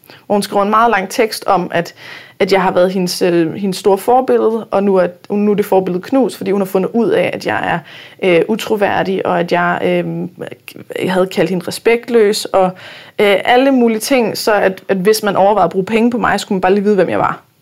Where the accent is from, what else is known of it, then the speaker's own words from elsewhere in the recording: Copenhagen, Capital Region of Denmark, Denmark; det er også fordi, jeg er københavner